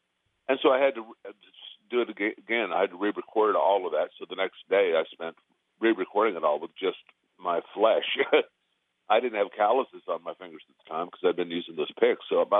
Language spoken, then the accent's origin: English; Midwest, United States; we're all from the Midwest, and so is Ronnie.